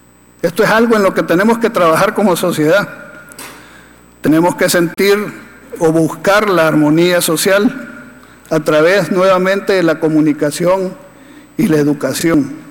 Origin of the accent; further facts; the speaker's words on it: El Salvador; Eso no es lo que nos define como salvadoreños ni lo que nos debe definir como país.